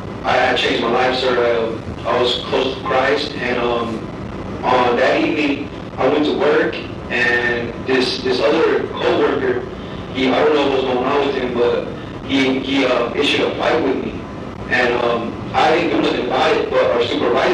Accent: Casa Grande, Arizona, United States; and I'm from Casa Grande, Arizona. I'm not from Phoenix. I don't have family out there.

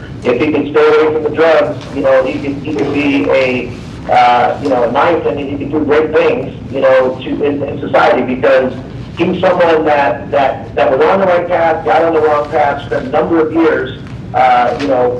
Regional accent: Pontiac, Michigan, United States; we grew up together in Pontiac, Michigan

